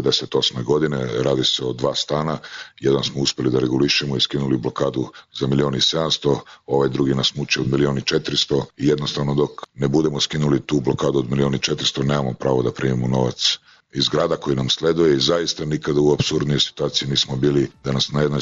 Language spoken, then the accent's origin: Serbian; Niš, Nišava District, Serbia; Svakako da je za svakog Nišlija koji se tako vidi i osjeća kao pravi Nišlija, svakako da je to velika bruka i sramota za svakog od nas